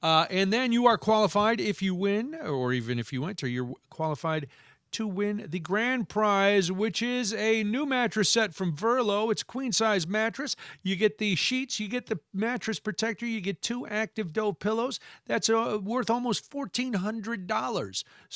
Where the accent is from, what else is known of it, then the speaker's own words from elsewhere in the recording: United States; Frank, I'm American.